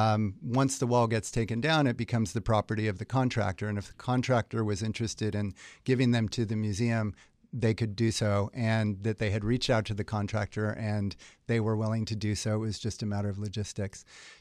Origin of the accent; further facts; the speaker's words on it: San Diego, California, United States; When I was a young person growing up in San Diego, we would regularly go down to Mexico for an evening, at lunch, and a night.